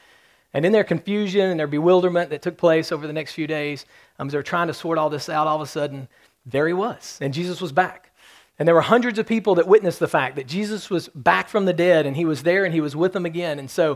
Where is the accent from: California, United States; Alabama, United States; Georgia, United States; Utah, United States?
Alabama, United States; Now, I'm from Alabama, and sometimes being from Alabama, we realize that everybody else aren't quite as smart as we are.